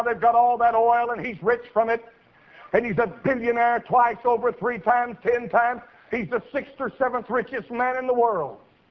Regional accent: United States; But it's still my country. And I'm an American. And I was born and raised here.

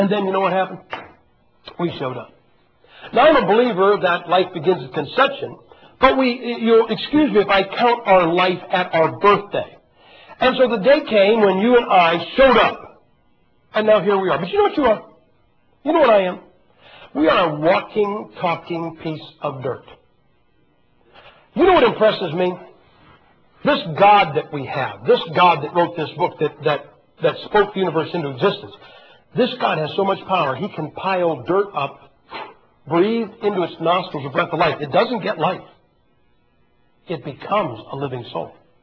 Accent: Ohio, United States; you can complain all you want that I'm from Ohio, who was the winning side.

